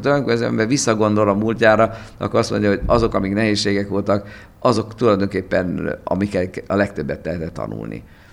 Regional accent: Debrecen, Hajdú-Bihar, Hungary; Én Debrecen voltam a legboldogabb 5 és 12 éves korom közt, ha bár itt születtem

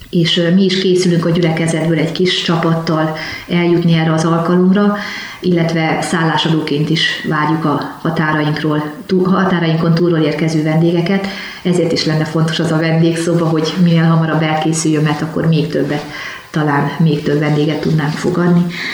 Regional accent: Debrecen, Hajdú-Bihar, Hungary; Én debreceniként sokszor jártam abban a gyülekezetben

